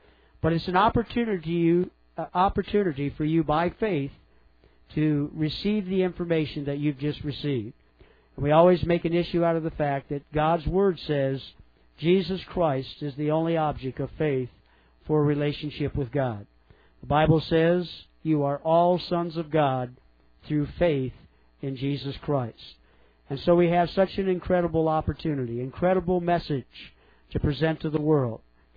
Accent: Detroit, Michigan, United States; now in Philippines; And I'm from Detroit, Michigan.

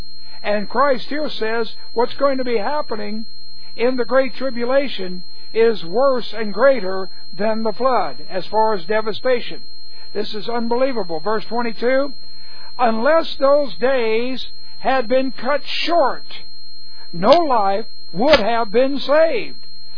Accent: Texas, United States; also born or lived in California; I was born in California, but I left it early to come to Texas. Texas is a great place.

